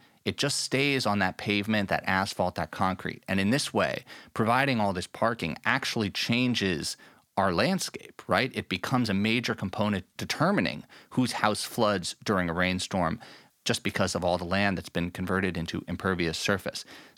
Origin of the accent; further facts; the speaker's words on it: New York City, New York, United States; And I grew up in New York City